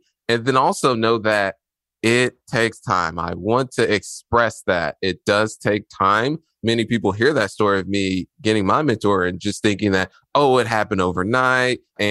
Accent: Indianapolis, Indiana, United States; So born and raised in Indianapolis, not so good parts of the city. East side, if you're familiar with over there, Midhoffer, Post Road.

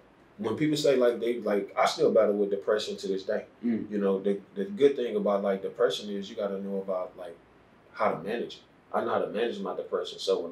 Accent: Alexander City, Alabama, United States; born there; But, yeah, man, I was born in Alexander City, Alabama. Didn't live the best lifestyle there, but I ain't going to say it was the worst because it got me to the destination of where I'm at right now.

